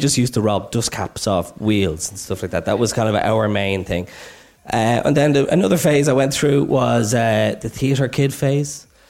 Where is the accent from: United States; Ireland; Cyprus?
Ireland; Drogheda, Leinster; also born or lived in Meath; I'm from Meath, so to them, I'm a foreigner. But I went through a lot of phases when I was growing up in Drogheda.